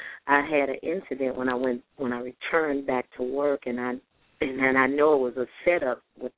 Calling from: Memphis, Tennessee, United States

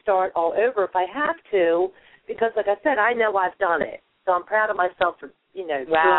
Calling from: Florida, United States; I'm calling from Florida.

